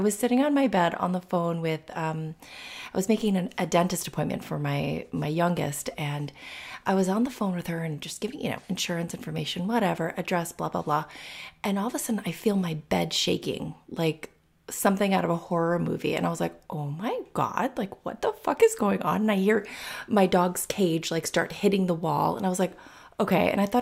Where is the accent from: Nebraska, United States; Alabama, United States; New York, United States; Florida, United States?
Florida, United States; I'm from Florida. I'm used to hurricanes. I'm not used to the ground moving.